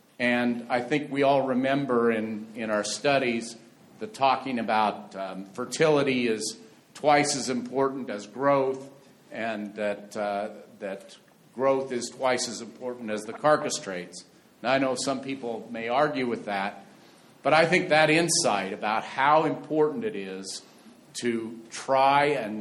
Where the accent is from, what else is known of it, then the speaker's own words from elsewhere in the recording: Juanita, Nebraska, United States; from Juanita, Nebraska. I'm the fourth generation on our family's operation. My great-grandparents came out and homesteaded in 1886